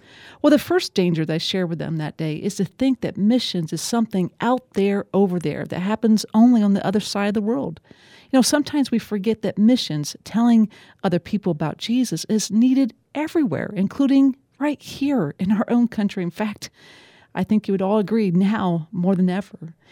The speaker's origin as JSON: {"language": "English", "region": "Ohio", "country": "United States", "tie": "born or raised there", "said": "where I grew up in Northwest Ohio"}